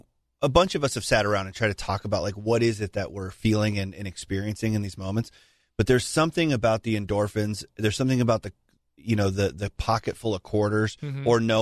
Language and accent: English; Washington, United States; I grew up in the Pacific Northwest.